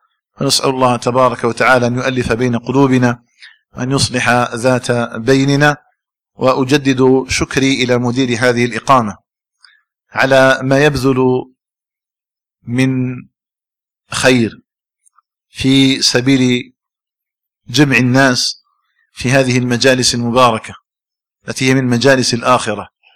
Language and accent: Arabic; Algeria; اللهم اجعل بلدنا الجزائر آمنا مطمئنا